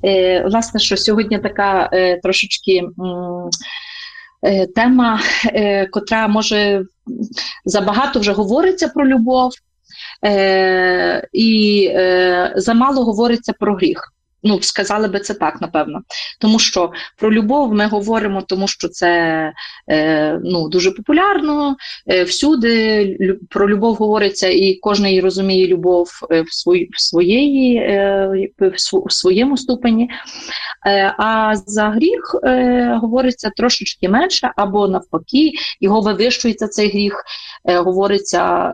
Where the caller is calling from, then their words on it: Berdychiv, Zhytomyr Oblast, Ukraine; і з вами я з Бердичева, від Матері Божої Бердичівської, передаю вітання.